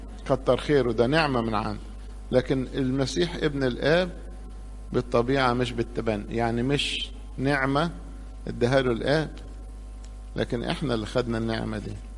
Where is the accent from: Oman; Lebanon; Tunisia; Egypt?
Egypt; احنا عندنا في مصر